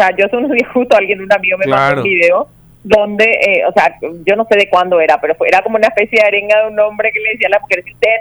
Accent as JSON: {"language": "Spanish", "country": "Paraguay", "said": "como mujeres, o como paraguayas"}